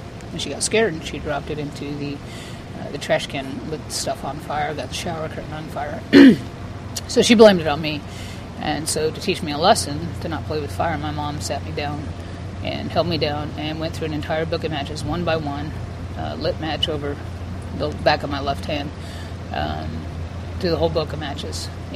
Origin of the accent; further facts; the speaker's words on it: New Mexico, United States; I'm 45 years old, and I'm originally from New Mexico in the Four Corners area. So I was born in 1970, May 25th.